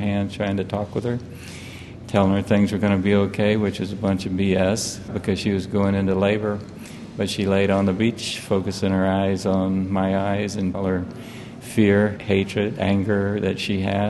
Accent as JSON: {"language": "English", "town": "Seguin", "region": "Texas", "country": "United States", "lives_now": "Da Nang, Vietnam", "said": "I'm from Seguin, Texas. I went to Texas A&M University."}